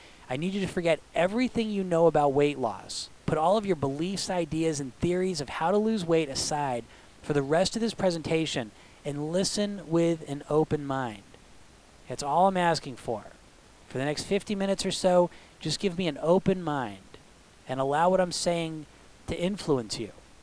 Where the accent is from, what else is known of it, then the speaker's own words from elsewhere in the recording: United States; I come from a Greek background. Okay, so growing up, not only did I grow up in America, but I grew up in the Greek culture, which is very food-based.